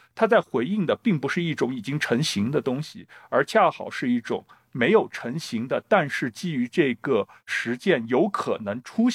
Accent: Yuxi, Yunnan, China; 我小时候是出生在离昆明大概不到100公里的南边的一个城市，就是玉溪，就是那个产香烟的玉溪。然后我家就在红塔山半山腰上。

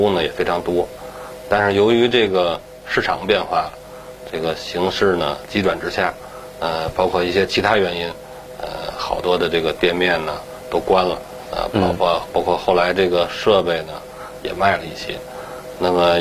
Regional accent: Tianjin, China; 是咱们天津人嘛，就是我觉得还是喜欢这个海鲜

